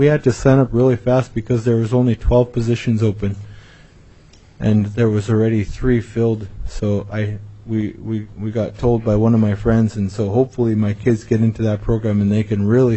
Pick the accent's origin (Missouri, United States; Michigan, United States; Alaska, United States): Alaska, United States; St. Paul Island; now in Juneau, United States; I live here in Juneau. I'm from St. Paul Island, Alaska.